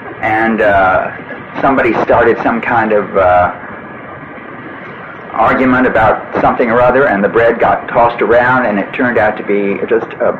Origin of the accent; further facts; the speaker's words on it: Washington, District of Columbia, United States; born there; now in Houston, United States; Well, I wasn't born in Houston. I was born in Washington, D.C., but I came here because my mother married a second time, and she married a man from Texas.